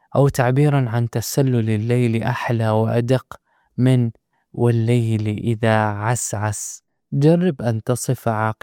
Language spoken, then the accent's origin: Arabic; Upper Egypt, Egypt; وقد كان في بلدتي بالصعيد من كان يحفظه